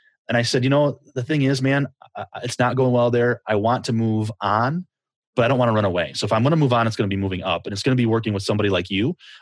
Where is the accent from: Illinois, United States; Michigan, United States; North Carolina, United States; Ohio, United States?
Michigan, United States; Kalamazoo; I'm from Kalamazoo. How does this work?